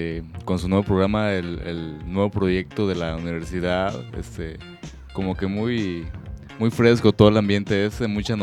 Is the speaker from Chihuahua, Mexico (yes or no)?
no; Veracruz, Mexico; pues vengo del estado de Veracruz, estudié en la ciudad de Veracruz, en una universidad particular